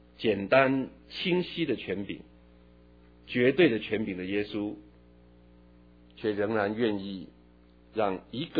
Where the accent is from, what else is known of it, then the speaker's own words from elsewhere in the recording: China; 其实我们中国人 有一句话说众星拱月，我们中国人有没有说过众星拱日的？